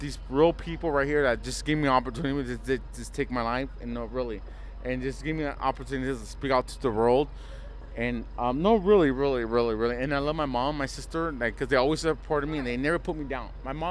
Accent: United States; I mean, like, I'm American, you're Australian, and blah

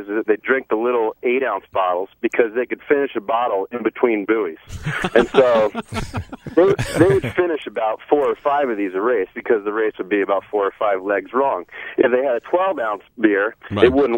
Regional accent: New Jersey, United States; I'm from the Jersey Shore. We love Rolling Rock growing up

